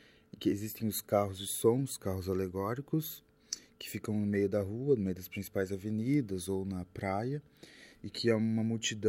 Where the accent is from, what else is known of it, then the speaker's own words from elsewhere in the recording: South Region, Brazil; Eu, particularmente, como sou do sul do Brasil, lá no sul do Brasil não temos muito o costume de comemorar o carnaval